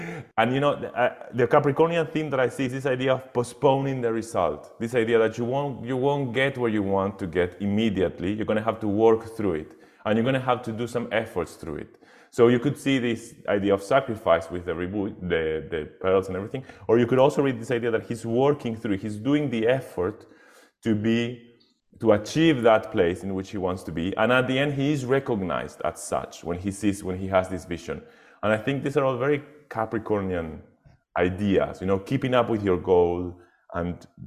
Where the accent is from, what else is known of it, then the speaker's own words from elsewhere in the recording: Argentina; because I'm from Argentina, so I know, like, my Christmas were always like in a warm weather